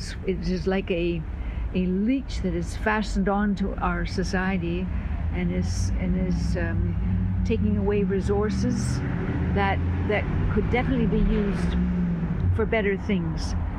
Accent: Windsor, Ontario, Canada; born there; I was born in Windsor, Ontario. We would go downtown. We lived on Church Street.

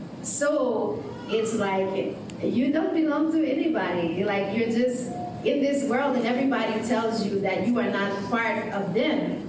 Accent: New York, United States; moved away; also born or lived in North Carolina, United States; I'm originally from New York. We moved to the Southeast United States in North Carolina at a time when there were not a lot of Filipinos.

